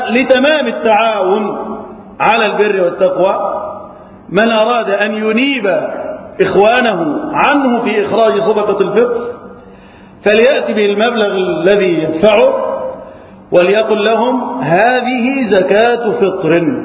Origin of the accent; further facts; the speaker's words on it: Egypt; اللهم احفظ بلدنا مصر وسائر بلاد المسلمين من الفتن.